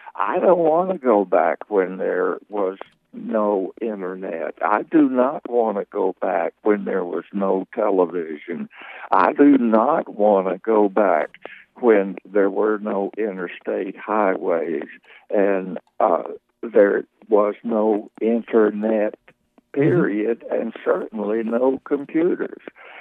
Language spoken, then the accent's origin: English; Tennessee, United States; born or raised there